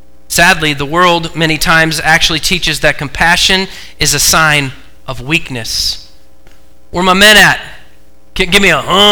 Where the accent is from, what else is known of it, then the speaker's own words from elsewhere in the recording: Portland, Oregon, United States; I was born and raised in Oregon, and just yesterday there were riots in Portland, right by where I grew up.